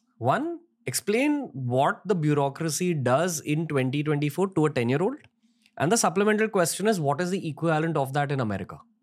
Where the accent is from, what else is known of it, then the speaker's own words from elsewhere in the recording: Mumbai, Maharashtra, India; And it was a very big surprise for me as an urban Indian who has been born and raised in Mumbai